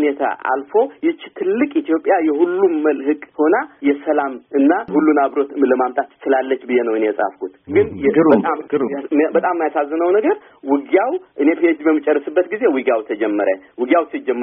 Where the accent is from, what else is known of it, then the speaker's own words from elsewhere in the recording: Keren, Anseba, Eritrea; እኔ በዛው ጦርነት ጊዜ ተወልጄ በዛ ጦርነት ጊዜ ያደግኩ ሰው ነኝ እኔ ያደግኩበት አካባቢ ብዙ ጊዜ እኔ የኖርኩበት ከረን የሚባል አካባቢ ነው